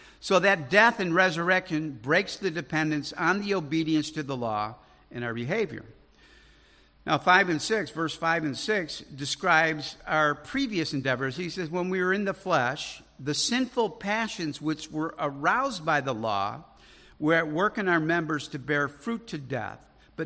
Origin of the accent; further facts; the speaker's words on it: Chicago, Illinois, United States; I'm from Chicago, man. I don't trust anybody, you know.